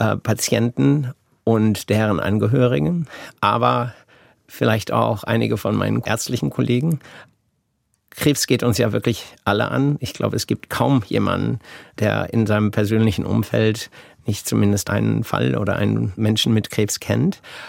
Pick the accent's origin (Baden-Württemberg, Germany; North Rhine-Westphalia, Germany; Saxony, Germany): North Rhine-Westphalia, Germany; now in Boston, United States; Ich habe jetzt so gehofft, dass ich immer noch als Westfale durchgehen kann, aber ist nicht möglich.